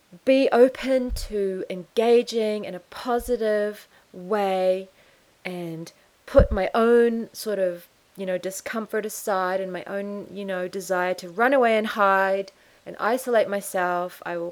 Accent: New Zealand; moved away as an adult; mean, I left New Zealand. I was gone for half my life. I was gone for almost all of my adult life. I was gone from New Zealand.

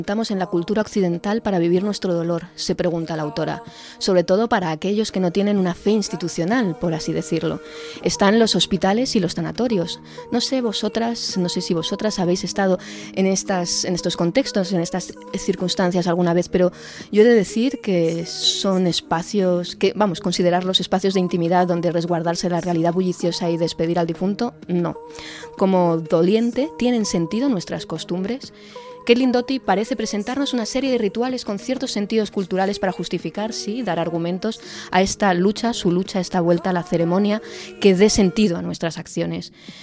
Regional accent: Madrid, Community of Madrid, Spain; que esto también yo a lo mejor como madrileña no me suena tanto

